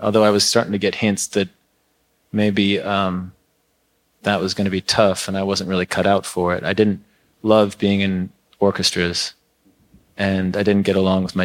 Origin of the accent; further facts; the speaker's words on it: Lake Bluff, Illinois, United States; Well, I grew up around Chicago, north of Chicago, in Lake Bluff, Illinois.